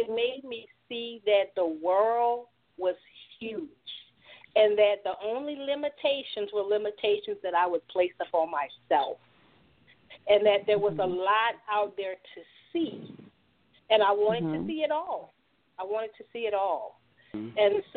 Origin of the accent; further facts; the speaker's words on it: Opelousas, Louisiana, United States; I'm a small town country girl with a big city idea. I guess it's the best way to talk about me. I was born and raised in Opelousas, Louisiana.